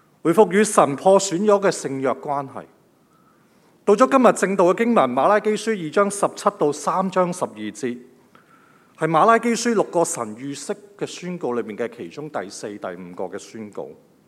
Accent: China; 不知道大家有没有听过我们中国人有句说话

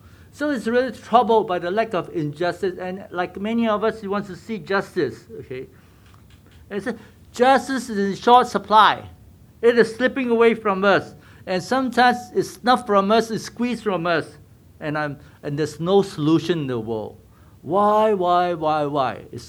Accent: Malaysia; I'm from Malaysia originally, okay?

